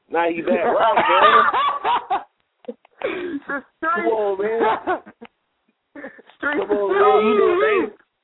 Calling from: Miami, Florida, United States; Yeah, man, I'm calling from Zola, man. This your boy in Miami, man.

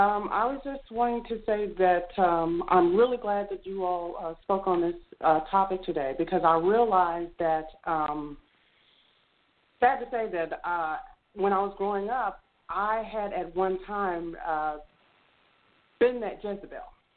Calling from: Huntsville, Alabama, United States; I'm calling from Huntsville, Alabama.

